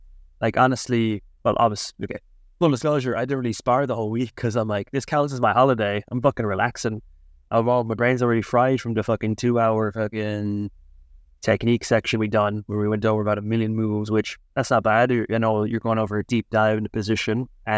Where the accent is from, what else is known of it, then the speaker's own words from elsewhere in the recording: Ireland; moved away; are you Irish? I'm Irish. We're not in Ireland.